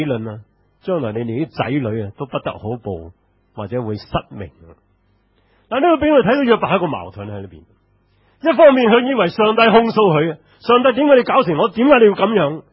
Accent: Hong Kong; 即是我们香港人叫保释

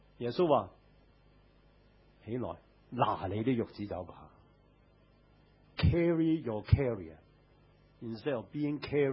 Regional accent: Hong Kong; 我哋香港人最叻

